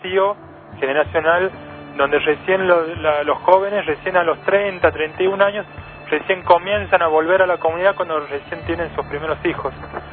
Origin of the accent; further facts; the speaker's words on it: Santiago del Estero, Argentina; now in Buenos Aires, Argentina; hace 2 años y medio que estoy viviendo en Buenos Aires, soy de Santiago del Estero